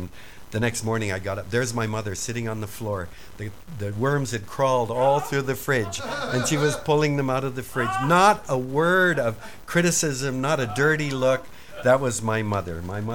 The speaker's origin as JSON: {"language": "English", "town": "Vancouver", "region": "British Columbia", "country": "Canada", "tie": "born there", "said": "my mother and father, who were born and raised in Vancouver, Canada. This is March 21st, 1934. And 2 years later, my twin sister, Marcia, and I were born."}